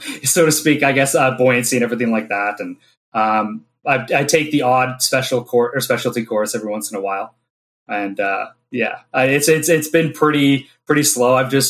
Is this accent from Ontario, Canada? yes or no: no; New Westminster, British Columbia, Canada; Oh, BC. Actually, just outside of Vancouver. So, New Westminster is where I call home.